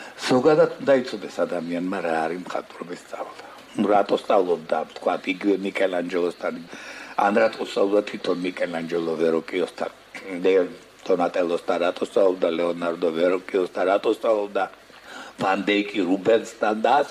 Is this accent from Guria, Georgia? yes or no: yes; Guria, Georgia; მაგალითად ისედაც გურული ვარ